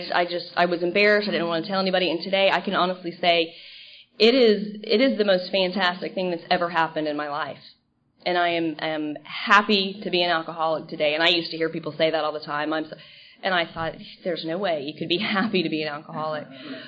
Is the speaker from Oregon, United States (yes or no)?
no; Dallas, Texas, United States; now in Seal Beach, United States; I'm originally from Dallas, Texas. I've lived in Seal Beach for about 4 months now, but I've been in California for a little over two years.